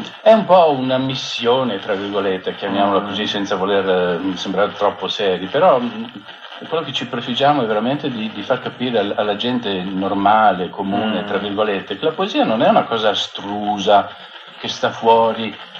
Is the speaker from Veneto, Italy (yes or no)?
yes; Meano di Santa Giustina, Veneto, Italy; born there; also born or lived in Sospirolo / Trieste / Trento; Io sono nato a Meano di Santa Giustina, dunque proprio a pochi passi da qui quasi. Però da lì mi sono spostato giovanissimo, prima a Sospirolo, poi sempre da giovane a Trieste, dove ho passato 2 anni, poi a Trento, dove ho passato altri 2 anni